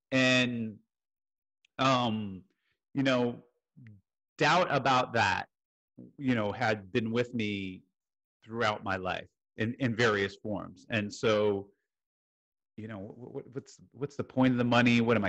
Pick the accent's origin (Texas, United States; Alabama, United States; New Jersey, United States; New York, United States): New Jersey, United States; Jersey City; born there; I was born in Jersey City, New Jersey.